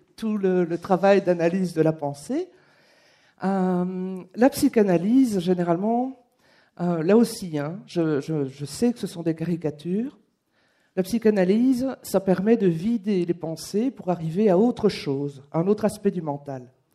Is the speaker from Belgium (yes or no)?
yes; Belgium; je viens du pays du Nord, de la Belgique, où on a l'habitude des différentes langues.